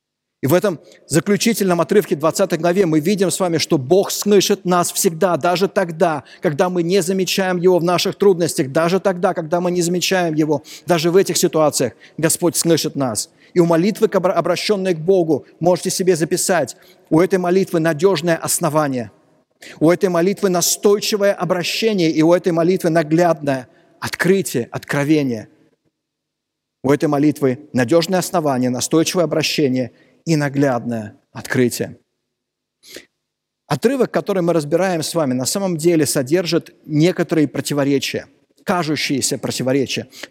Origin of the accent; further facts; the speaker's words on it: Moscow, Russia; И я, мальчик из Москвы, думал, откуда ты знаешь этих людей?